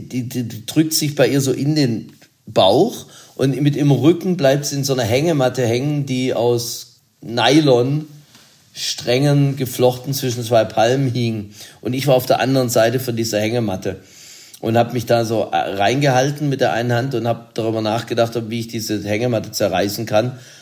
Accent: Baden-Württemberg, Germany; Ich bin Schwabe

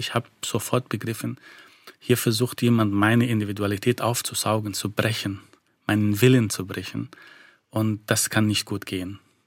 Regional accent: Egypt; Ich habe Rassismus sogar als Kind erlebt, auch als Ägypter

